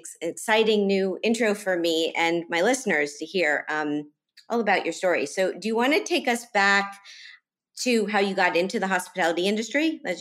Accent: Miami, Florida, United States; I mean, I was a teen growing up in Miami

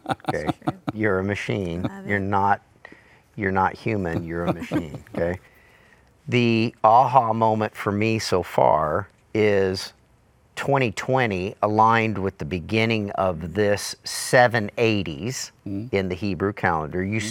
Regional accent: United States; The idea or the understanding is a little foreign to us, regular, you know, American church folk. We grew up kind of in the Assemblies of God stream of church here.

